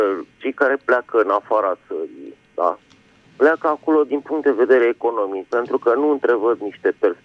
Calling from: Bucharest, Romania; din București.

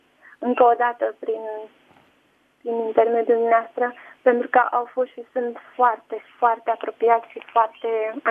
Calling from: Madrid, Community of Madrid, Spain; Vă sunt din Madrid.

